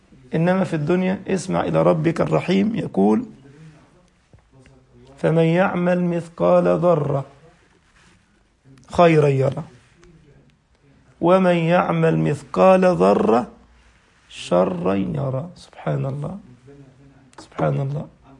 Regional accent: Egypt; يعني الرغيف اللي احنا عندنا في مصر رغيف العيش الخبز، وده في اللغة العربية الرغيف

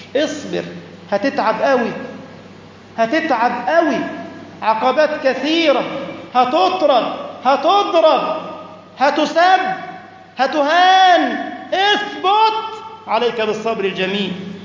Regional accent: Egypt; مش وقف كده في بلدنا مصر

